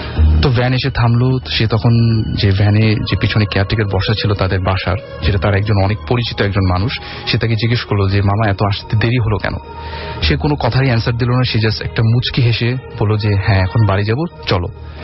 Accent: Dhaka, Dhaka Division, Bangladesh; আমি পুরান ঢাকা থেকে এসেছি, আমি SSC এ পড়ছি।

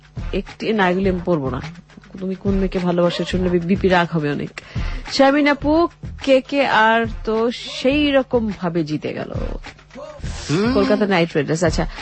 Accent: Dhaka, Dhaka Division, Bangladesh; আমি ঢাকাই মাইয়া

